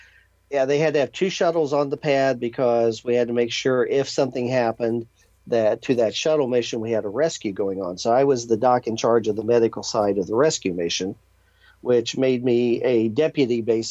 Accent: Indiana, United States; And growing up in Indiana, I went to Purdue University and was in the animal science program.

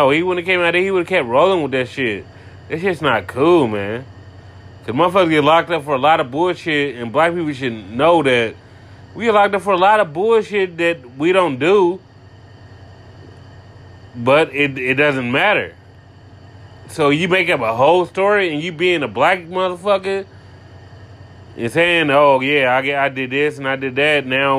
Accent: Indianapolis, Indiana, United States; And I'm from Indianapolis. I'm not from New York. I'm not from Atlanta. I'm not from Florida. I'm not from California.

